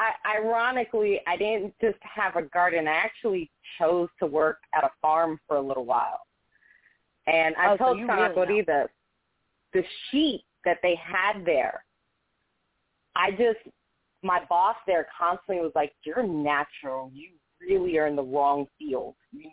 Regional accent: New England, United States; Well, you know, I grew up in New England, and the soil there

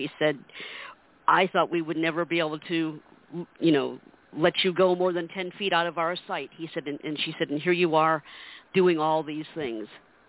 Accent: Connecticut, United States; I grew up in Connecticut, so there were a lot of blind children in schools there

